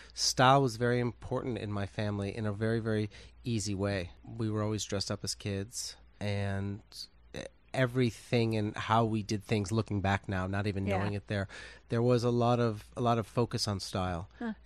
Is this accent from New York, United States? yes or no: yes; Buffalo, New York, United States; Buffalo, New York.